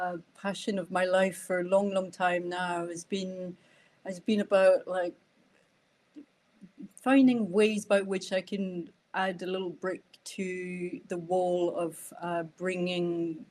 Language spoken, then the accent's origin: English; France; English is a second language; also born or lived in Ireland; now in Scotland, United Kingdom; when people wonder where I'm from, they usually locate me in the Netherlands. But I'm from France originally. And before I came to Scotland, I was in Ireland, and I picked up some of my accent there.